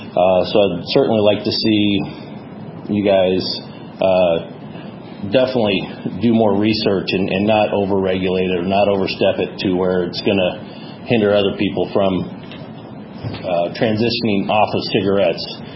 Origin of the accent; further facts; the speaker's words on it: Urbandale, Iowa, United States; from Urbandale, Iowa, and I appreciate you having us here.